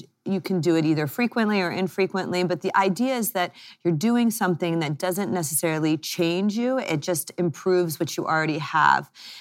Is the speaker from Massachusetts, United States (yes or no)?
no; Maryland, United States; moved away as an adult; also born or lived in Washington, D.C.; now in United Kingdom; I grew up in America. So I grew up in Maryland, and then I went to school in D.C. I was at Georgetown. And then I did my training at GW, which is still in D.C., and I even started private practice there. And then I moved to the UK